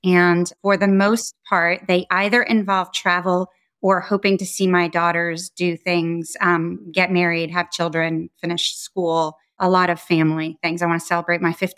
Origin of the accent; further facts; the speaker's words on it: Henniker, New Hampshire, United States; I don't think the little girl growing up in New Hampshire ever envisioned what was to come